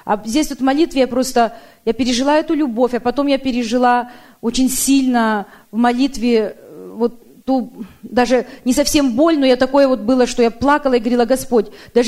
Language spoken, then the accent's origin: Russian; Federal Way, Washington, United States; я из Федерал Вэя